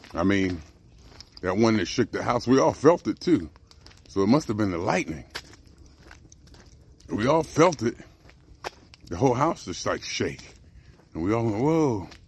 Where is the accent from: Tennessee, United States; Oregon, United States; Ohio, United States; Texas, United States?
Ohio, United States; Cleveland; I'm from Cleveland.